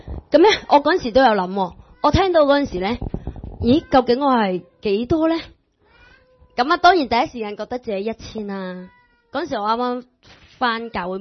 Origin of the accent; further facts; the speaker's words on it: India; Cantonese is a second language; 咁我哋印度人都系咁样嘅